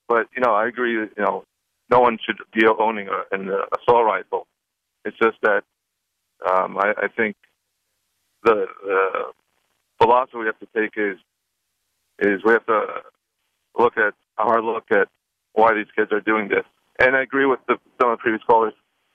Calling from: Lloyd Harbor, New York, United States; Lloyd Harbor in New York.

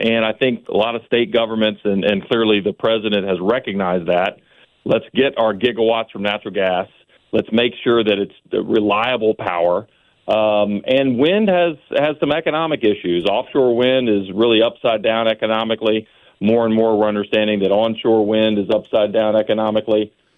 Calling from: Houston, Texas, United States; And I'm calling you from Houston, Texas this morning. So, you know, I lived that storm, and we were without power for about 49 hours.

